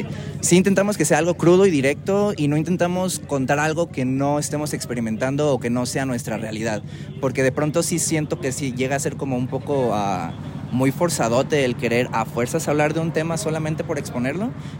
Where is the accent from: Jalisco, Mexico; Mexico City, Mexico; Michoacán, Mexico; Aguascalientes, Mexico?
Jalisco, Mexico; Puerto Vallarta; Guadalajara, que es nuestra ciudad vecina, pues somos de Vallarta.